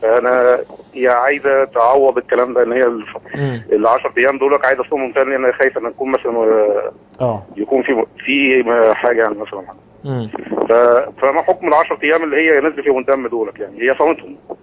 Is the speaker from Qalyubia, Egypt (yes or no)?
yes; Toukh, Qalyubia, Egypt; انا من طوخ.